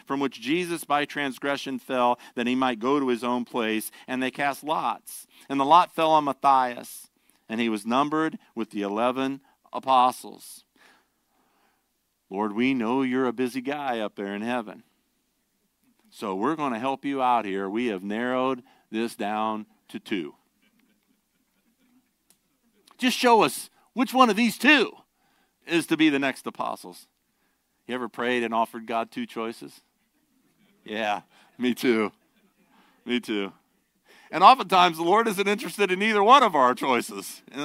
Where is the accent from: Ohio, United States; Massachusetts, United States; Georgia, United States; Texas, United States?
Ohio, United States; By the way, I grew up in North Ohio where there are a lot of Mennonites, a lot of Amish.